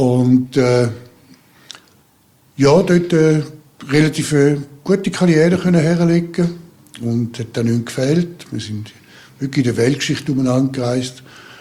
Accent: St. Gallen, Switzerland; Ich bin aufgewachsen in St. Gallen. Ich hatte eine sehr schöne Jugend gehabt, alles.

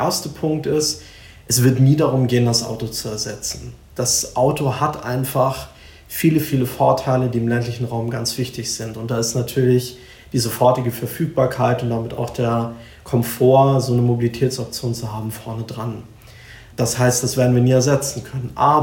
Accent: Bavaria, Germany; ich bin aufgewachsen am Chiemsee, ist eine wunderschöne Region im sagen wir mal, Kernland von Oberbayern.

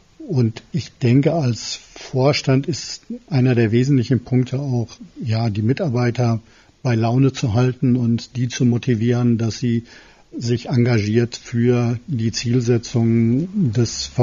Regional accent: North Rhine-Westphalia, Germany; ich bin im Kreis Olpe groß geworden, habe dann mal 4 Jahre in Paderborn im Generalvikariat gearbeitet

